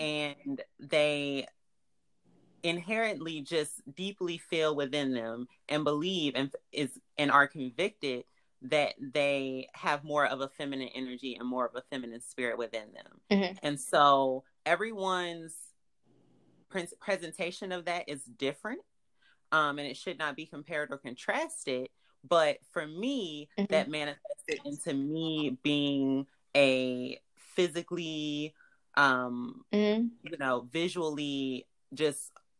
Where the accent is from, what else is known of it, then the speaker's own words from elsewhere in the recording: St. Louis, Missouri, United States; also born or lived in Evanston, Illinois; I'm originally from Chicago, woo-hoo, Illinois, Evanston, Illinois, uh-huh, really. But I grew up in St. Louis, Missouri